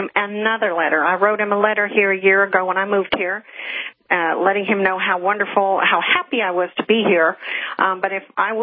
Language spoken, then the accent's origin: English; San Diego, California, United States; because I'm from San Diego, 59 years, a native there, it outrages me.